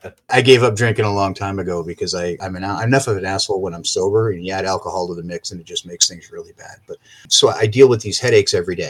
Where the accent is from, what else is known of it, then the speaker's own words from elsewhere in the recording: New York, United States; now in Wisconsin, United States; There's a couple of funny stories being a New Yorker moving out here. And everybody asks me why I talk funny.